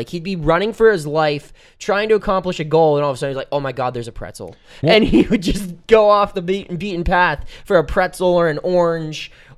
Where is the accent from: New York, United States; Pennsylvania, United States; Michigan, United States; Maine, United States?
Pennsylvania, United States; Pittsburgh; I hated using them growing up in Pittsburgh